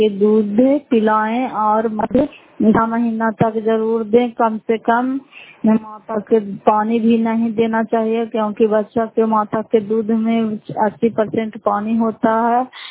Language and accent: Hindi; Fatehpur, Bihar, India; घर फतेहपुर, पंचायत मकरौता, जिला नालंदा, करा कचरा की निवासी हूँ।